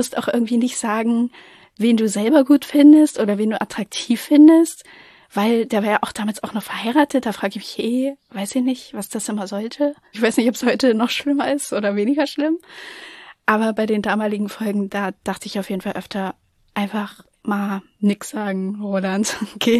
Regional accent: East Germany, Germany; ich komme aus dem Osten.

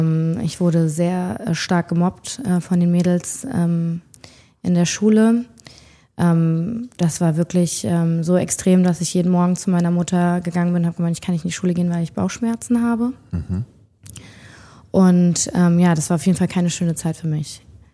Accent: Berlin, Germany; Als Berliner Girl.

